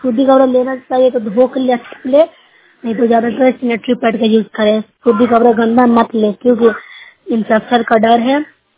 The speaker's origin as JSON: {"language": "Hindi", "region": "Bihar", "country": "India", "said": "मैं news blog से हूँ, जिला नालंदा की निवासी हूँ।"}